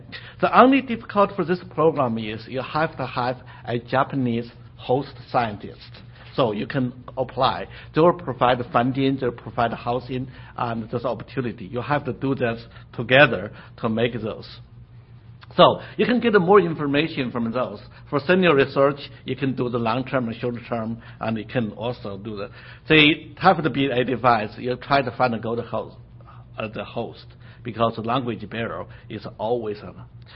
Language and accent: English; China; English is a second language; because I'm originally from China.